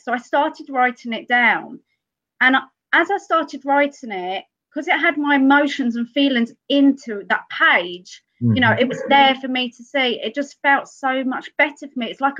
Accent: United Kingdom; So I'm from the UK.

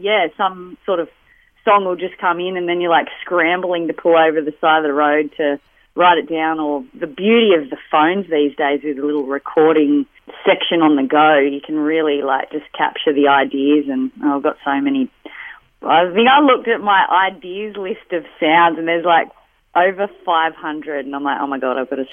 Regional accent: Quirindi, New South Wales, Australia; So I grew up just outside of Tamworth in a little place called Quirindi.

